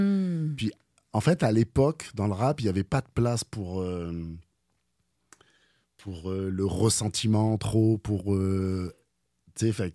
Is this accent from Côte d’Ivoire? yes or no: no; Grenoble, Auvergne-Rhône-Alpes, France; Je viens de Grenoble, mais j'ai jamais été très attiré par Grenoble Sud-Est.